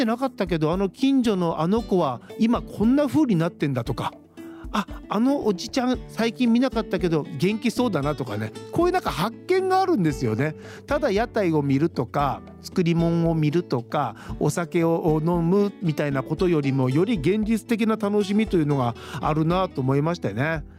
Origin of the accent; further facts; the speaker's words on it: Takaoka, Toyama, Japan; 私のね高岡市中田というところに生まれ育って